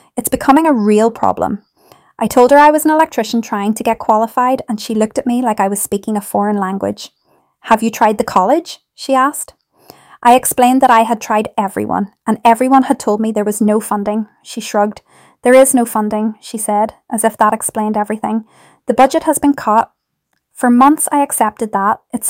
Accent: London, United Kingdom; I grew up in King's Cross before the glass towers arrived, back when it was still railway yards and council flats.

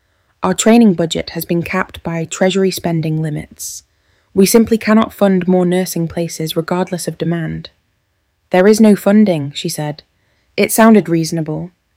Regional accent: Handsworth, West Midlands, United Kingdom; Growing up in Handsworth, watching her dedication, I knew I wanted that same connection to healing.

